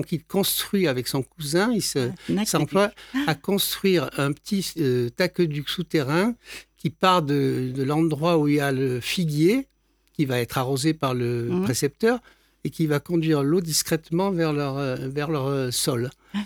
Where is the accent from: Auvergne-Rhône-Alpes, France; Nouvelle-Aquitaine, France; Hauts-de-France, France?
Auvergne-Rhône-Alpes, France; Oui, je suis né en Ardèche, donc j'ai connu une enfance rurale.